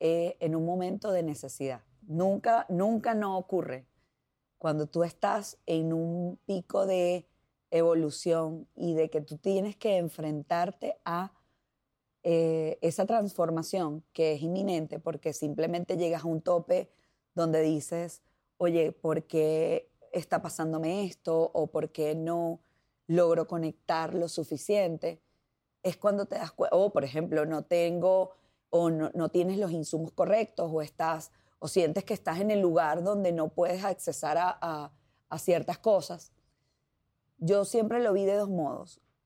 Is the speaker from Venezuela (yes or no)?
yes; Venezuela; está en el diario convivir de nosotros como venezolanos.